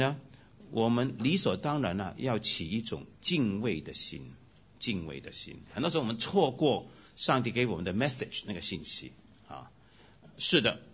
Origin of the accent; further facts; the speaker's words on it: Hong Kong; 我从小唱这些诗歌的我们香港呢是喝这种奶水长大的